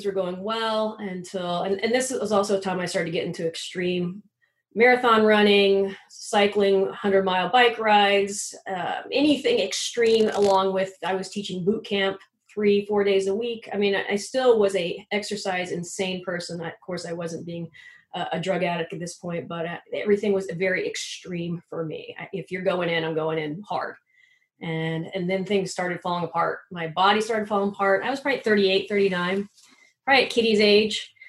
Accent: Atlanta, Georgia, United States; I mean, I grew up in Atlanta, Georgia, and I got into the health club business right out of college

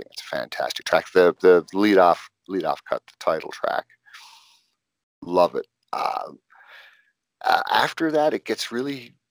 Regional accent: Newfoundland and Labrador, Canada; Oh, yeah, for sure. I'm a Newfie. I'm from Newfoundland.

